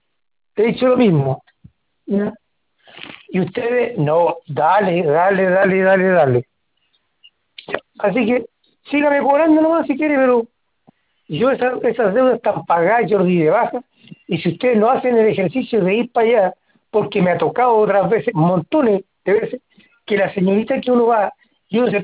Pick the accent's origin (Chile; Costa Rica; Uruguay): Chile; yo soy chileno.